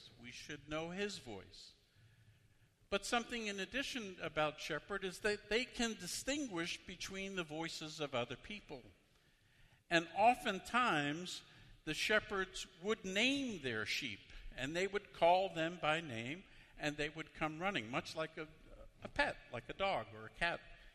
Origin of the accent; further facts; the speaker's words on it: New York City, New York, United States; also born or lived in Nebraska; those of you who know me well, know I grew up in New York City.